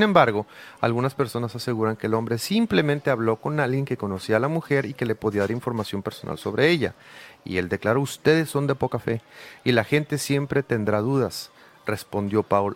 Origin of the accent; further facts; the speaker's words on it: Mexico; yo soy el clásico mexicano, huevón, que se levanta tarde, que no cumple, que queda mal, no soy.